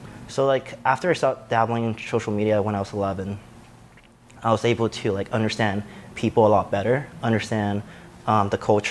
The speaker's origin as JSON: {"language": "English", "country": "Hong Kong", "tie": "born there", "said": "I was born in Hong Kong."}